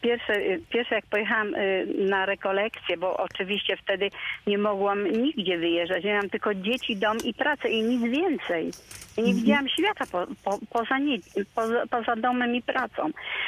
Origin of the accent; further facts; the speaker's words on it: Witnica, Lubusz Voivodeship, Poland; bo jestem z Witnicy, Witnica, Gorzów